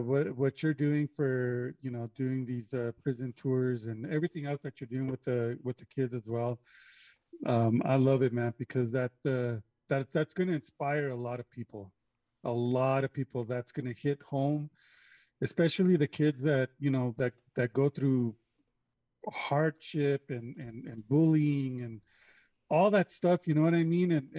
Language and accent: English; United States; born there; I was born here in the States.